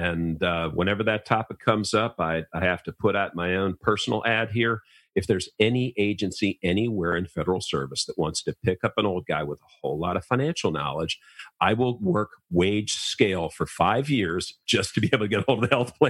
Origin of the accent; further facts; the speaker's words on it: Maryland, United States; In my home state of Maryland alone, I counted 27.